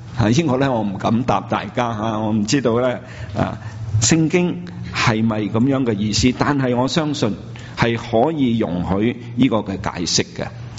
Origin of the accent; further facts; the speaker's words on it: China; 我们中国人的思想都是这样样的